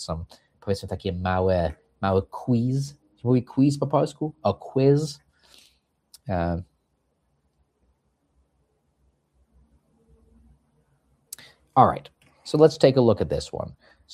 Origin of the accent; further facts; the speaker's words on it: United States; mimo to, że się wychowałem w Stanach, to liczę jak Europejczycy